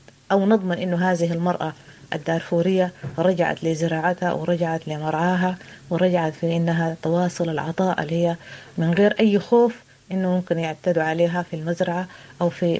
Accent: Darfur, Sudan; وانا من دارفور يعني افهم

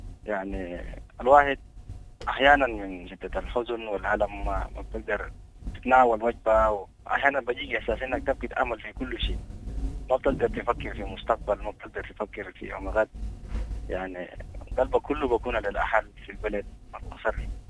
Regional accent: Sudan; كلنا بنتدرب منه كسودانيين مختلف أنحاء السودان

